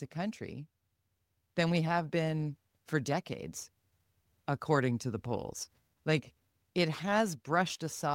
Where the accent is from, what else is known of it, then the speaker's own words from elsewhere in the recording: Canada; what concerns me as a Canadian is he says publicly here that he's not on the same page as Mark Carney